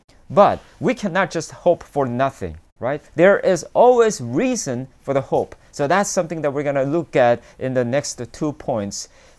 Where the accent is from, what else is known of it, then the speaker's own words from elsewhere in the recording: South Korea; English is a second language; You know, I'm from South Korea, so I still have my country back in Korea.